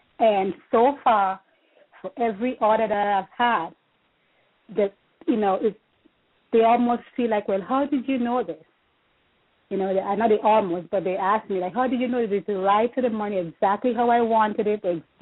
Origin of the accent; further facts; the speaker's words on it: St. George's, Saint George, Grenada; I grew up in St. George's, Grenada, which is Grenada's Spice Island.